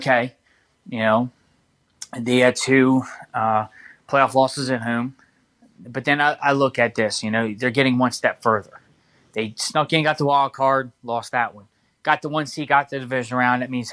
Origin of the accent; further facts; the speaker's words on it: Pompano Beach, Florida, United States; Obviously, I'm from Broward County, Pompano Beach, and this year's Super Bowl would have ended there.